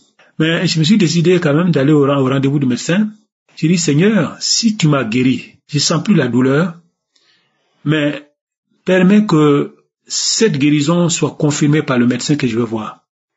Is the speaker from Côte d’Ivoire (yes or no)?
yes; Côte d’Ivoire; now in France; Je suis ivoirien, je réside en France. Je suis âgé de 111 ans.